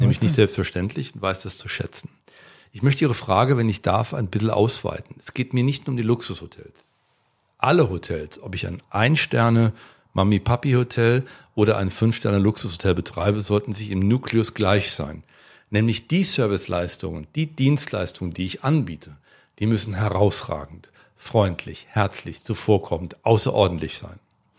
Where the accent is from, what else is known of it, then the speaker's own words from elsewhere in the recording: Cologne, North Rhine-Westphalia, Germany; ich komme aus Köln